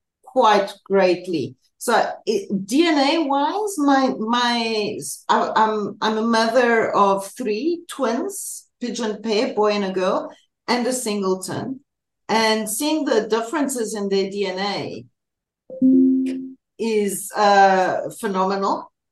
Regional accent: Trieste, Friuli-Venezia Giulia, Italy; I come from Viale 20 Settembre, which is one of the streets in the center.

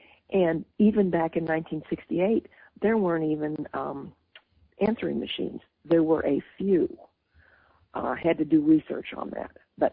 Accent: Kansas, United States; well, I grew up in Kansas, so I think that Kansas and Iowa are, you know, kind of birds of a feather.

